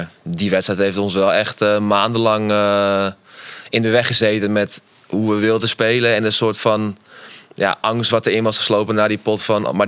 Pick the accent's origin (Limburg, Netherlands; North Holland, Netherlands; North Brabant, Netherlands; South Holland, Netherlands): North Holland, Netherlands; Amsterdam; Ik kom uit Amsterdam, maar hij komt uit Rotterdam.